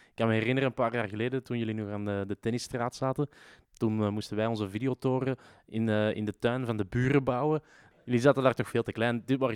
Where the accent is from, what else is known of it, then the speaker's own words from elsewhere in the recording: Antwerp, Flanders, Belgium; Ja, ik ben een Antwerpenaar